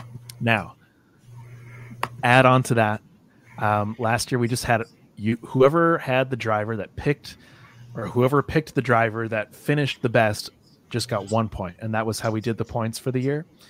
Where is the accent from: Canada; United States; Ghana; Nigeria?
Canada; Matt, especially for us Canadians. Represent. Matt's on the farther side of the coast away from me, but we're still Canadian and we're proud of it.